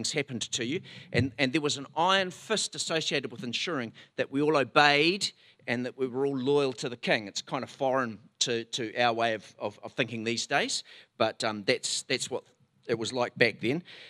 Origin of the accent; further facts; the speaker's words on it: Timaru, Canterbury, New Zealand; also born or lived in Greymouth; My hometown is Timaru. I was brought up an Anglican